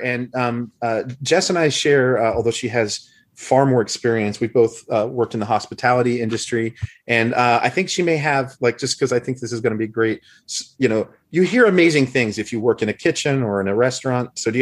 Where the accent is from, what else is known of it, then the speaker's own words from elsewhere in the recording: Knoxville, Tennessee, United States; But anyway, I grew up in Knoxville.